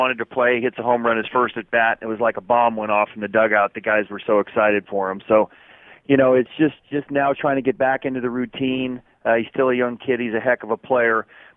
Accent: California, United States; Well, I followed him as a kid here, growing up in the Bay Area, and he was the captain of those Oakland A's teams that won the World Series

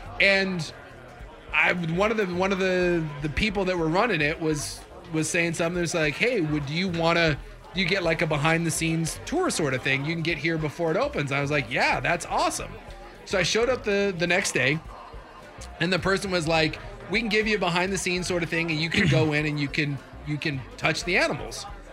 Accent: Alaska, United States; Growing up in Alaska, I've seen 100 different bears, and I've never gone up and high-fived one because I don't want to die.

